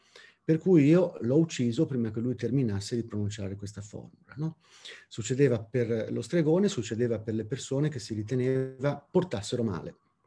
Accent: Liguria, Italy; essendo ligure sono anche un iracondo

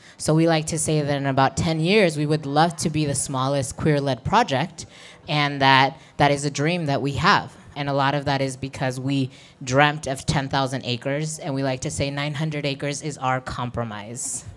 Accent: San Diego, California, United States; And I grew up on Kumeyaay territories in San Diego, California.

